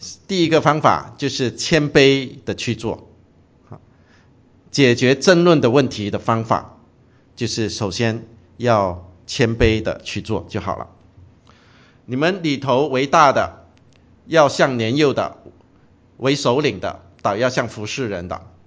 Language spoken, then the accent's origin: Chinese; Brunei; 大家都知道我是文莱出生长大的。Okay, 我们在文莱出生长大的人都是被欺负的，就是我们没有身份，然后我们是被马来人给欺负的。